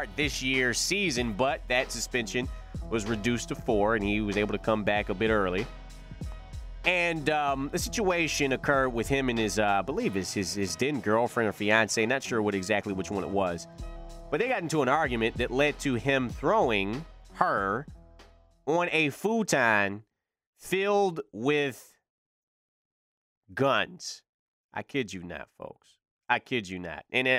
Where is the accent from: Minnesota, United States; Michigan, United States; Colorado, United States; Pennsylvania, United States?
Michigan, United States; Detroit; Coupled with the fact that I am from Detroit, the west side of Detroit, grew up having to, of course, be a Detroit Lions guy as well.